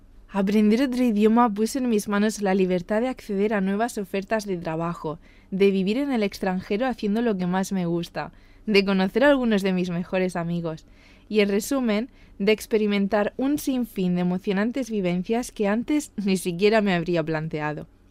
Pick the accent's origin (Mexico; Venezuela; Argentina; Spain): Spain; Southeast Spain; soy del sureste de España. Sí, sí, vivo muy cerca de la costa mediterránea y disfruto de más de 300 días de sol al año.